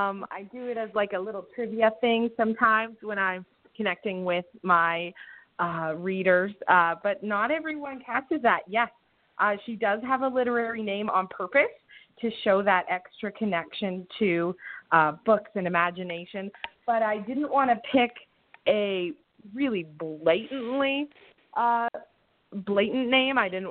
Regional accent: Canada; I know that even though I'm Canadian and a lot of my publishers are Canadian

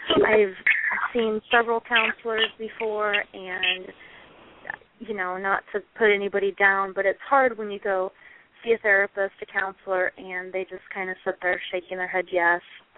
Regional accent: Kansas City, United States; I grew up in the Kansas City area, born and raised.

